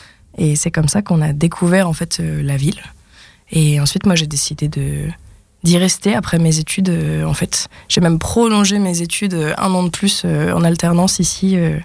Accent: Auvergne-Rhône-Alpes, France; born there; moi je suis née en Auvergne

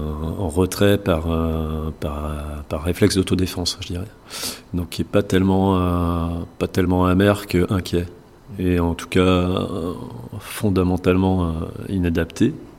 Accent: Saint-Étienne, Auvergne-Rhône-Alpes, France; parce que j'ai grandi par là-bas, vers Saint-Étienne.

